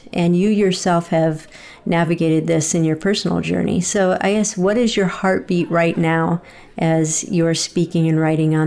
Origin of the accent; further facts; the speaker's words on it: Cleveland, Ohio, United States; It's all happening October 14th and 15th, right here in my hometown, Cleveland, Ohio.